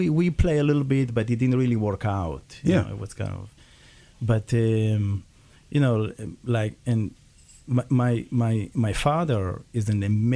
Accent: Israel; English is a second language; Well, you know, as you know, I'm from Israel

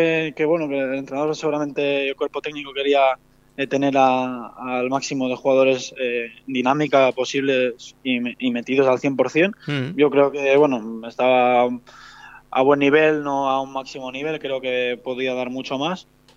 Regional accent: Tarragona, Catalonia, Spain; yo vengo de Tarragona también

